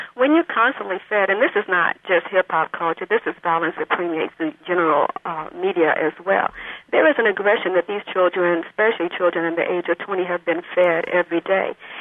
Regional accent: Chicago, Illinois, United States; And yes, I am from Chicago.

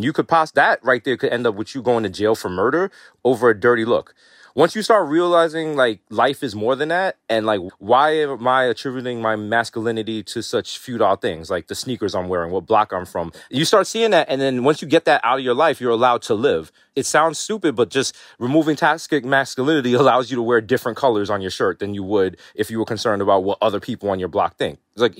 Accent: Jamaica; Well, I'm Jamaican.

